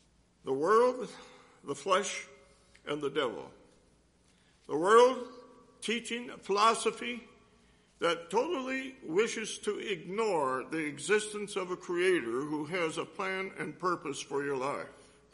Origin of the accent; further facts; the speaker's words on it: Michigan, United States; Back in my home state of Michigan